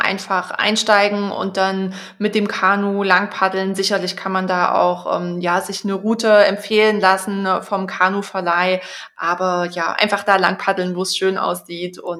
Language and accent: German; Leipzig, Saxony, Germany; Das kann man auch als Leipziger nochmal machen.